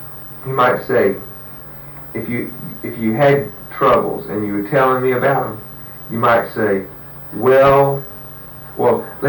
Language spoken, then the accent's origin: English; the South, United States; Well, I'm from the South, so you know, you don't notice as much when it's not as foreign to you.